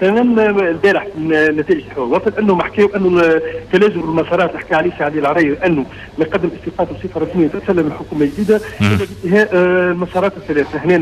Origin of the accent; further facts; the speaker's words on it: Sousse, Sousse Governorate, Tunisia; حتى عندنا في سوسه قاعده تسكر الان